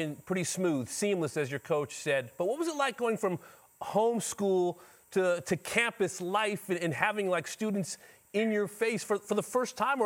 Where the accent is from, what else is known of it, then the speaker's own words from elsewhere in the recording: Van Nuys, California, United States; I'm from Van Nuys, a couple hours away.